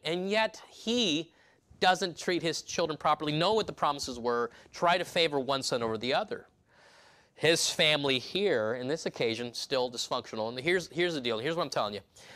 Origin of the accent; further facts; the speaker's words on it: Los Angeles, California, United States; born there; also born or lived in South America; I was born in Los Angeles, specifically in Martin Luther King Jr. Hospital, which is right on the border of Compton and Southgate there.